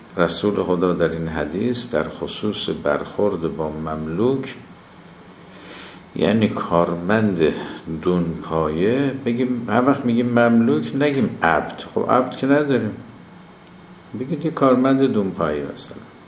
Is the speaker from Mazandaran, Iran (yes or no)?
no; Kerman, Iran; born there; کرمانی که مال خود ماست، ما عضو اونجا هستیم، زادگاهمون هست،